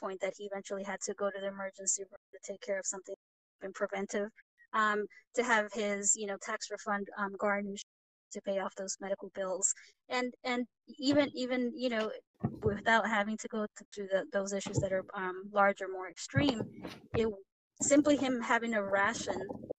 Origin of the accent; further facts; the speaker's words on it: Georgia, United States; I grew up on Buford Highway and went to Cross Keys for high school.